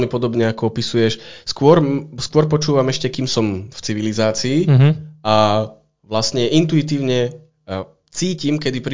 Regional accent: Vyhne, Banská Bystrica Region, Slovakia; Ja som pôvodom z Vyhieň.

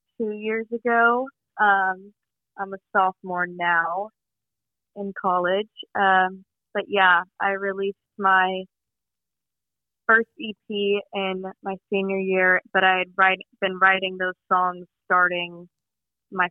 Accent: Dallas, Texas, United States; now in New York, United States; It was really interesting growing up in this big city. I was kind of in like a closed off town inside of it

